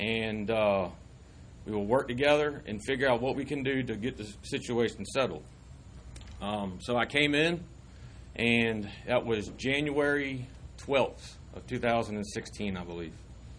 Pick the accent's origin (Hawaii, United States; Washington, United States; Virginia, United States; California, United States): Virginia, United States; Chesapeake; now in Gloucester County, United States; I'm a resident of Gloucester County. I grew up in Chesapeake, Western Branch.